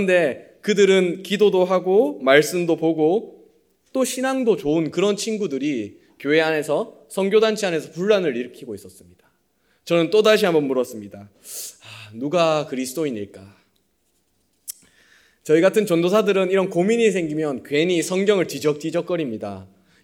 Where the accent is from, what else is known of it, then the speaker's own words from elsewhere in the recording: Daegu, South Korea; 오랜만에 이제 제 고향인 대구에 올라갔습니다.